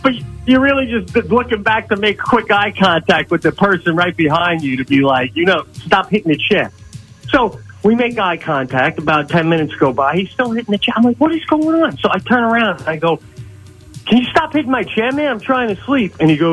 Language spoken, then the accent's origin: English; New York, United States; accent: Long Island; now in upstate New York, United States; Born and bred on Long Island, but upstate now, baby, as you say.